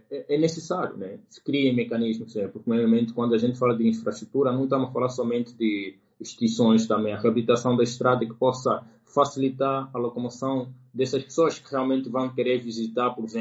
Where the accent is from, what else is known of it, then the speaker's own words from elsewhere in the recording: Angola; como angolano só em si, de que forma que eu poderia contribuir